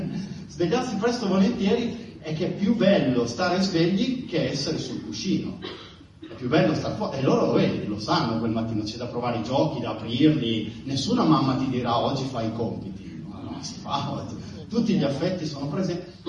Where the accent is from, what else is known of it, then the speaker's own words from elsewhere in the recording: Piedmont, Italy; Io vengo da Piemonte, questo è il Monviso